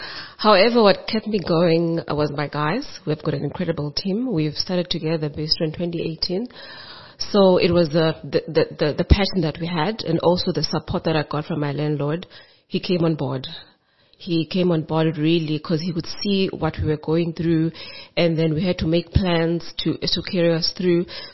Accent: Eastern Cape, South Africa; I'm from the Eastern Cape.

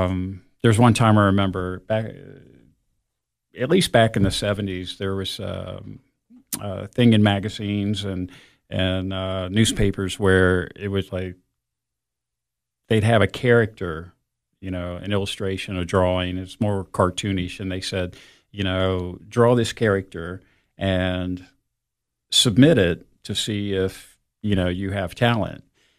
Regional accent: Ohio, United States; moved away; I'm not originally from the Upper Cumberland. I moved here in 2008, originally from Ohio. Went to Miami University, studied art there.

